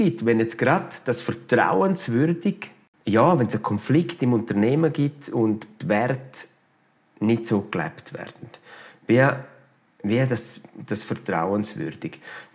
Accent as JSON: {"language": "German", "town": "Chur", "region": "Graubünden", "country": "Switzerland", "accent": "Bündner dialect", "said": "Man hört es meinem Bündner Dialekt an. Ich bin von da, ich bin von Chur."}